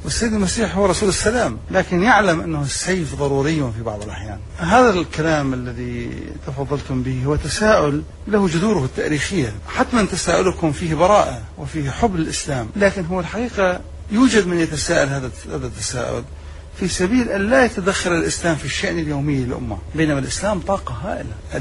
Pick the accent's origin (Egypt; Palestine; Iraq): Iraq; فأحاول أن أصنعها ضمن مؤسسات أخرى نصنعها نحن كعراقيين